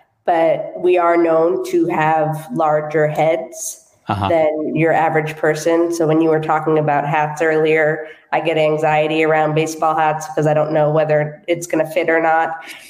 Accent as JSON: {"language": "English", "town": "Boston", "region": "Massachusetts", "country": "United States", "tie": "born or raised there", "said": "So I grew up in the Boston area."}